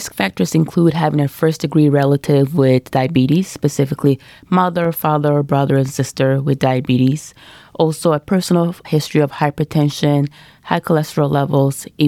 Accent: Michigan, United States; I grew up and trained in Michigan, did my medical school at Michigan State University, go green, go white, and then did my residency in Detroit.

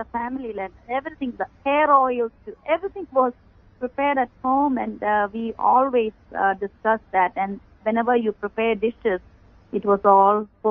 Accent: Kerala, India; I was born in Kerala, where we, as you mentioned, from a spice growers family. We were from Persia. We settled down in Kerala with pepper and gold traders we were.

